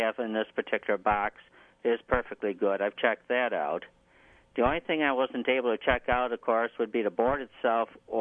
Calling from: Williamson, United States; Well, I'm calling from Williamson.

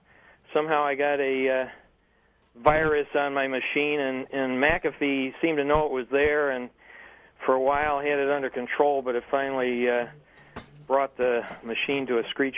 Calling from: Greece, New York, United States

